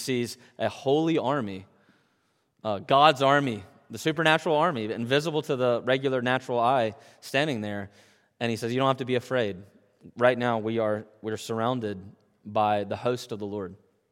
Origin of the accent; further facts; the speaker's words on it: United States; moved away; When I was in America, I'm American, you know that.